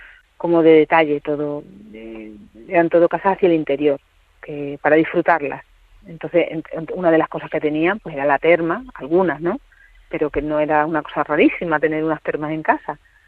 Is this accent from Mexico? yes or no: no; Mérida, Extremadura, Spain; Bueno, pues a ver, yo soy de Mérida, así que soy súper romana.